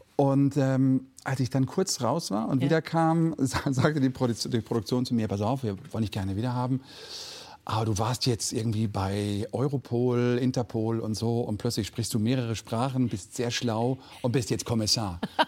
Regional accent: North Rhine-Westphalia, Germany; Vorher immer so sehr Ruhrpott-mäßig meine Rollen auch angelegt. Ne? Das ist, wo ich herkomme, fängt man die Sätze mit Sammer oder mit Hörmer halt an.

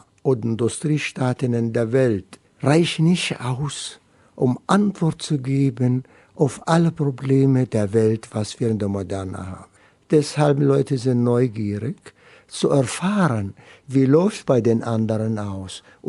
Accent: Palestine; German is a second language; Ich komme, wissen Sie, aus dem Land, die Wiege der Weltreligionen. Palästina

